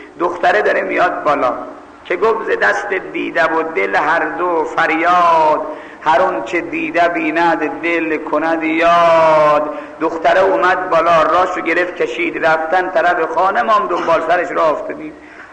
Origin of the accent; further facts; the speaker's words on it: Mashhad, Razavi Khorasan, Iran; now in Tehran, Iran; من بچه ای مشهدم، خدا شاهده هر سال که از تهران میام مشهد